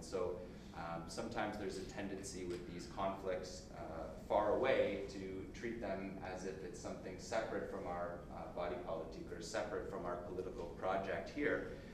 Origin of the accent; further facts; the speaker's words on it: Toronto, Ontario, Canada; how I ended up growing up in Toronto and going to university at Dalhousie